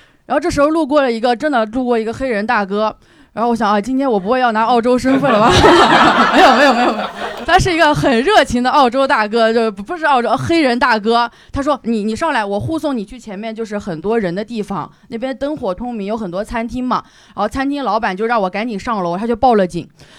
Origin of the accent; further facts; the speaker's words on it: China; 但我虽然是一个女生，但我是一个中国人